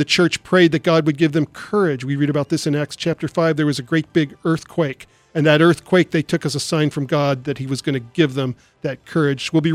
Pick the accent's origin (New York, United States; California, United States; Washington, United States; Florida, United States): California, United States; San Jose; I had been doing campus ministry in Arizona. I was back in my hometown, San Jose, for kind of an extended Christmas vacation.